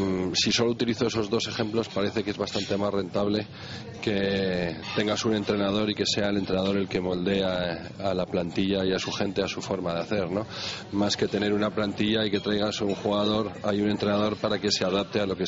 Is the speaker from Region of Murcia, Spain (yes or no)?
no; León, Castile and León, Spain; born there; nací en León y he venido tal, pero llevo 13 años